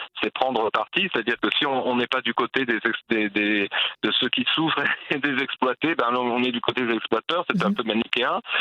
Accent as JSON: {"language": "French", "country": "Algeria", "moved": "yes", "lives_now": "France", "said": "on est parti d'Algérie, on est arrivé dans un paysage français qu'on connaissait pas, un paysage culturel. Bon, on connaissait la langue, c'était déjà au moins ça. On avait la nationalité"}